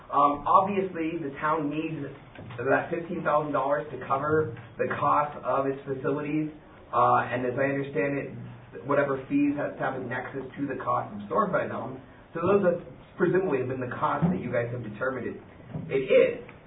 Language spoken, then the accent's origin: English; Redwood City, California, United States; now in San Francisco, United States; I grew up in Redwood. By the time I went off to college, I moved away to San Francisco